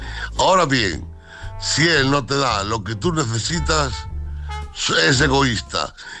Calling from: Pontevedra, Galicia, Spain; de Pontevedra.

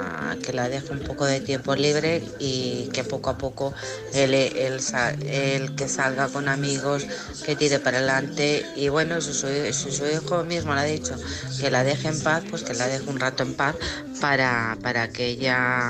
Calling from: Alcorcón, Community of Madrid, Spain; Alcorcón, Madrid, ¿vale?

